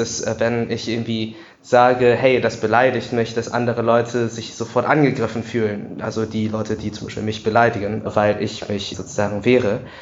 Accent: Düren, North Rhine-Westphalia, Germany; Ich bin natürlich in Düren aufgewachsen und ich kenne die ganzen Kostüme ziemlich gut.

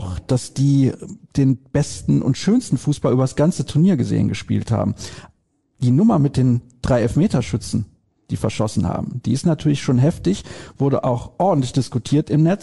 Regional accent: Solingen, North Rhine-Westphalia, Germany; Die Hörer wissen das ja, ich komme aus Solingen.

